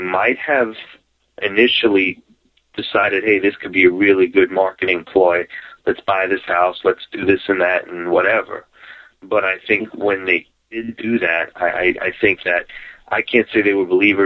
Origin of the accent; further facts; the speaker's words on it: Queens, New York, United States; I'm from New York, from Queens, and my parents split. I would go into the Long Island on the weekends to see my dad